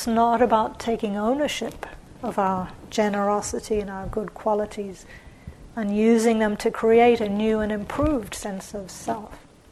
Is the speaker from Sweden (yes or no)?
no; England, United Kingdom; also born or lived in New Zealand; So for example, I grew up in England and New Zealand.